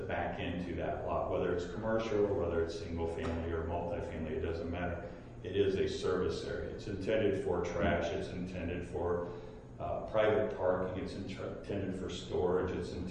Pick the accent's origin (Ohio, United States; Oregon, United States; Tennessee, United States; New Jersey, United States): Ohio, United States; Linden; through my lifetime, I've looked at older urbanism communities, like I grew up in Linden